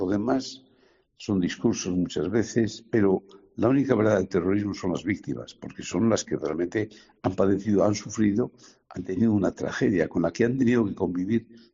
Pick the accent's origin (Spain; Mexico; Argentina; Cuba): Spain; Basque Country; sabemos que la verdad está desaparecida en buena medida en mi tierra del País Vasco